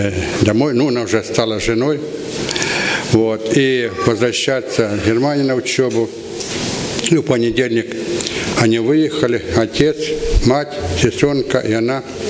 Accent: Luhansk, Luhansk Oblast, Ukraine; now in Krymsk, Russia; Сам я с Украины, с Луганска. Ну, сейчас нахожусь пока в Крымске у дочери.

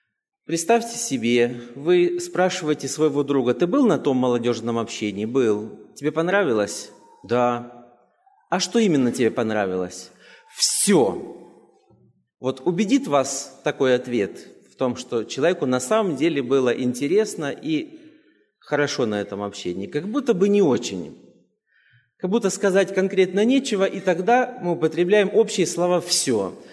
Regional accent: Zheleznogorsk, Kursk Oblast, Russia; Я приехал из соседнего объединения, из Курско-Рязанского, из города Железногорска.

